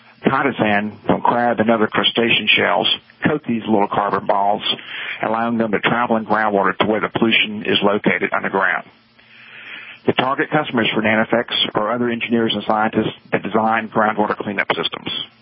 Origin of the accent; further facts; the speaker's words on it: Louisiana, United States; born there; also born or lived in Massachusetts; I was born in Louisiana, but got my start in business up in your area, in Massachusetts